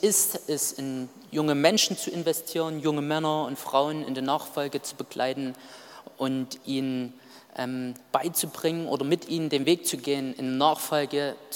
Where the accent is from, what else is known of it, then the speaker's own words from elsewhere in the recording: Mildenau, Saxony, Germany; ich komme aus Mildenau, ist ein kleiner Dorf, kleiner Ort in der Nähe von Annaberg.